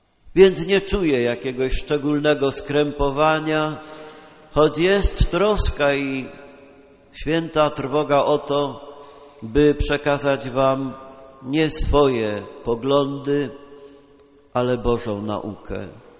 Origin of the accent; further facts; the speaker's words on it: Silesian Voivodeship, Poland; Nigdy się nie wstydziłem, że pochodzę ze Śląska i nie czuję żadnych kompleksów tam we Wrocławiu, to także zresztą Śląsk.